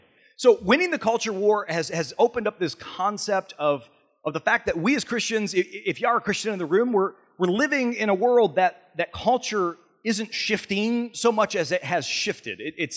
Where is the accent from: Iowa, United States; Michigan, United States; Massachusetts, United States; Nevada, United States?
Michigan, United States; because I'm from the North Country, the hills of the north of Michigan